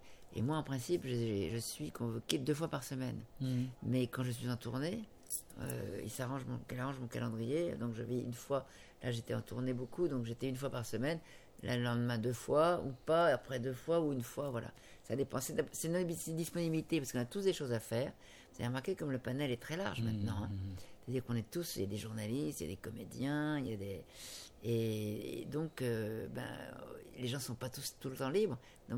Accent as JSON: {"language": "French", "town": "Tourcoing", "region": "Hauts-de-France", "country": "France", "tie": "born or raised there", "said": "puisque j'habitais Tourcoing. Et on venait souvent en Belgique."}